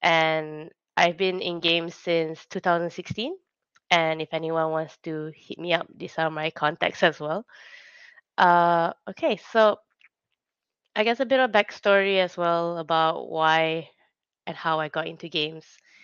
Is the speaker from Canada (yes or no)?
no; Kuala Lumpur, Malaysia; Hi, everyone. … I'm from Kuala Lumpur, Malaysia, Southeast Asia.